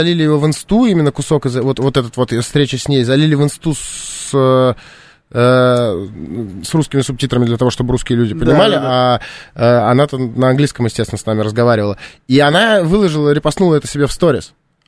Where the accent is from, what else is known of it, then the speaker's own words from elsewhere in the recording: Saint Petersburg, Russia; Я сам из Питера, я там 23 mm-hmm. года прожил